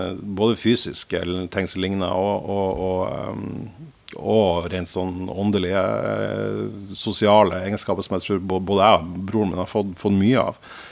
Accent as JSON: {"language": "Norwegian", "town": "Fauske", "region": "Nordland", "country": "Norway", "tie": "born or raised there", "said": "Ja, han var jo mye på Fauske i Nordland. Der jeg vokste opp"}